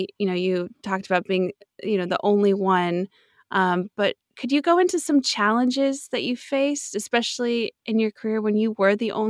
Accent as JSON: {"language": "English", "town": "Seattle", "region": "Washington", "country": "United States", "lives_now": "Houston, United States", "said": "I'm from Seattle, so seeing family suffer in that heat, that was a challenge because there's no, like most homes in the Northwest don't have AC units, which is a foreign concept down here in Houston."}